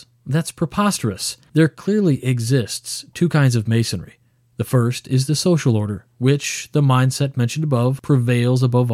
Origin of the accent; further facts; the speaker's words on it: Illinois, United States; My home state of Illinois is home to about 60,000 members.